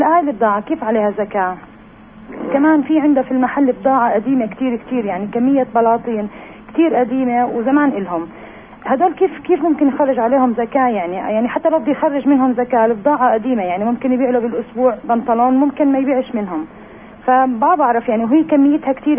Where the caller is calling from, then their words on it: Nablus, West Bank, Palestine; من نابلس.